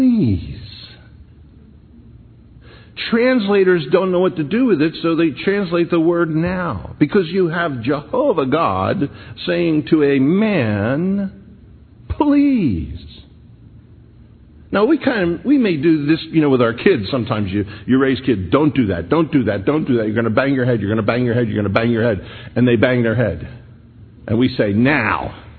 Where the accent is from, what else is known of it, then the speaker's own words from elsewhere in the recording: Philadelphia, Pennsylvania, United States; I just think growing up in Philly, mom and dad not saved, long journey.